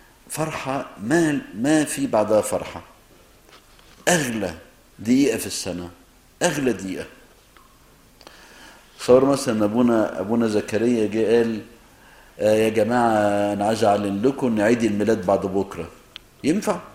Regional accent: Egypt; عندنا في مصر

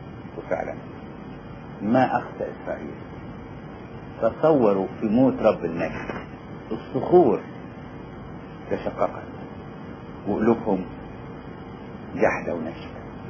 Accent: Upper Egypt, Egypt; مثل عندنا في الصعيد

